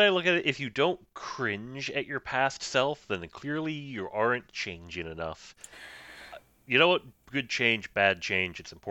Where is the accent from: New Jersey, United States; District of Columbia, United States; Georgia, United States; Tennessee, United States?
Tennessee, United States; I grew up down south in Tennessee, and I know what you're talking about.